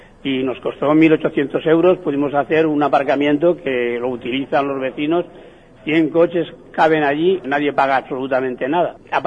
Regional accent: Valencia, Valencian Community, Spain; Muchos nos vinimos a vivir aquí. Yo, por ejemplo, soy del Carmen, pero a los 23 años ya me vine a vivir a Benimaclet.

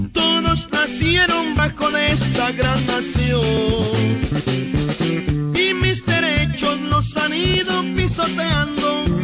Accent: Mexico; now in United States; Pero qué importa si soy nuevo ciudadano, sigo siendo mexicano, como el pulque y el nopal.

